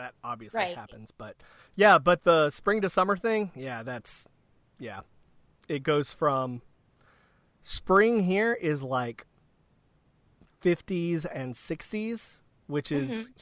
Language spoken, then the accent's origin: English; Cairo, Georgia, United States; I'm from Cairo, Georgia. Which is just across the state line from Tallahassee.